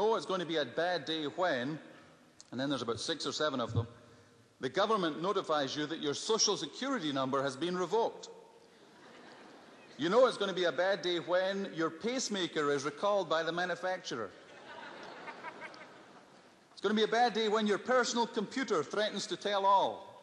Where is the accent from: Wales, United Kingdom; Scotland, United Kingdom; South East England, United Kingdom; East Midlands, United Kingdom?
Scotland, United Kingdom; Even though I'm a Scotsman, I wouldn't take money for something like that.